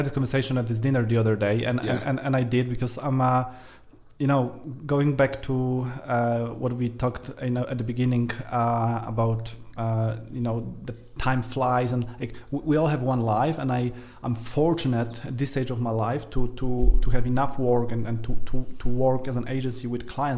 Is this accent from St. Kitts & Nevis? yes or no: no; Poland; now in United Kingdom; I was born in Poland. I moved to the UK around 12, 13 years ago. So that was in Poland. I was raised over there.